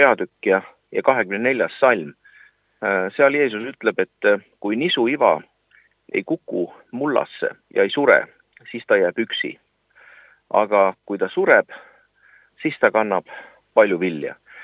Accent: Vatla, Lääne County, Estonia; kui ma olen ju pärit Lääne-Eestist Vatla külast

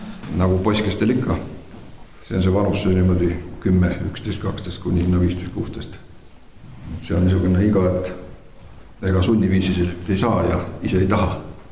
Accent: Jõgeva, Jõgeva County, Estonia; Mina olen pärit Jõgeva alevikust.

